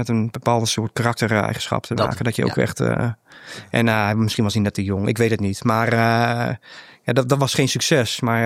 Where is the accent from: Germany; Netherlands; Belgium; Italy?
Netherlands; Ik ben een Nederlander. Ik ben hier heel gelukkig.